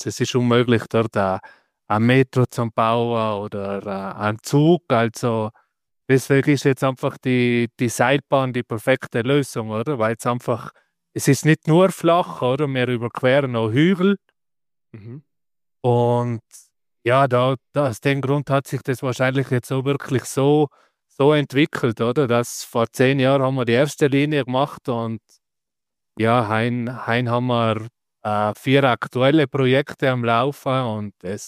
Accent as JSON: {"language": "German", "town": "Nauders", "region": "Tyrol", "country": "Austria", "lives_now": "Mexico City, Mexico", "said": "bin 36 Jahre alt, bin aus Nauders in Tirol"}